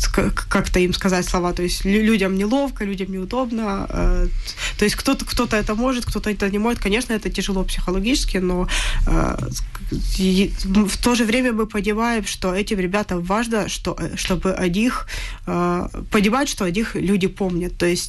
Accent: Ukraine; Потому что я украинка.

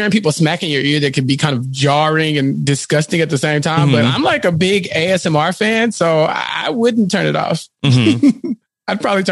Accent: Texas, United States; As a Texan, it'd be a long episode. we're big on chili here.

